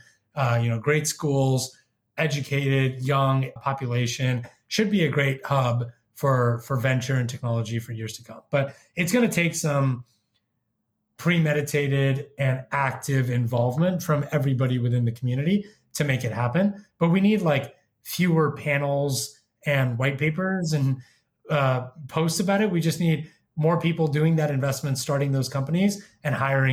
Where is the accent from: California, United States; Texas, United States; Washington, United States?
California, United States; now in Chicago, United States; I didn't grow up in LA. I grew up in the Bay. But obviously like being in Chicago, it's very different.